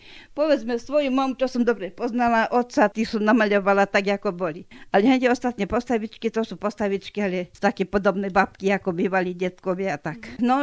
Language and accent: Slovak; Raková, Žilina Region, Slovakia; Ja som obyčajná žena z dediny